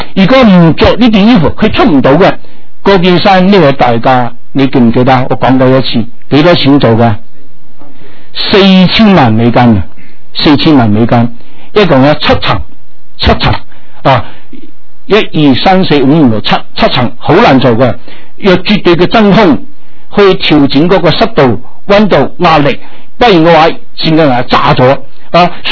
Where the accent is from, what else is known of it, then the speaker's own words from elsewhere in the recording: China; 这个暑假我们中国人真的很威水啊